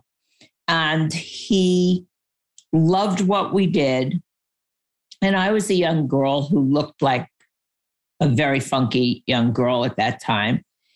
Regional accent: New York, United States; I grew up in New York and my dad was in the fashion industry.

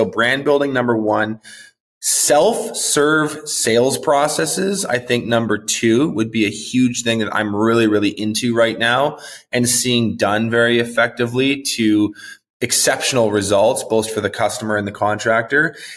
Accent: Canada; Yeah, I'm Canadian, proud of it. Although I've been told I'm the most American Canadian many people have ever

